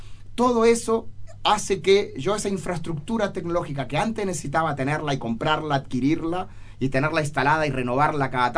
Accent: Uruguay; now in Chile; uno ya cuando salió de su país de origen, en mi caso Uruguay, siempre está mirando a todo el mundo como un extranjero, digamos.

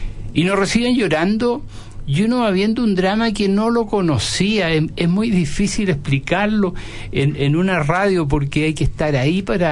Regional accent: Chile; Pero ¿hasta dónde hemos permitido como chileno que llegue este tipo de vida?

